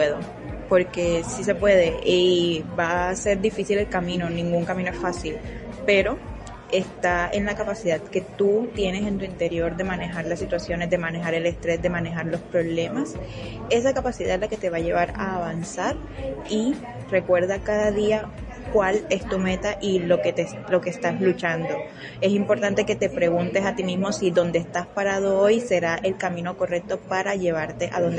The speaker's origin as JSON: {"language": "Spanish", "town": "Cartagena", "region": "Bolívar", "country": "Colombia", "said": "siendo una mujer cartagenera, perteneciente a la comunidad afrodescendiente"}